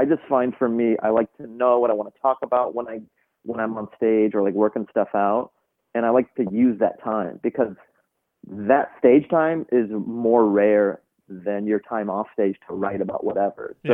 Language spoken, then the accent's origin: English; Seattle, Washington, United States; born there; because, you know, I was born in Seattle, right? I'm very American, but that's also part of my identity as well. Like, my parents are from Afghanistan, so I have a unique perspective